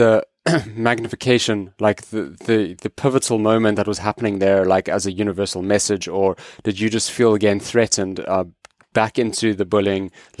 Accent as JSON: {"language": "English", "country": "South Africa", "said": "You know, like I come from South Africa, which is not a safe country at all."}